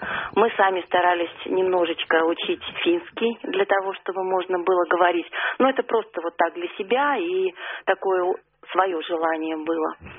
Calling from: Saint Petersburg, Russia; я из Санкт-Петербурга.

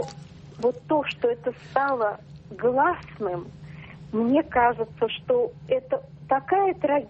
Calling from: Germany; я звоню из Германии.

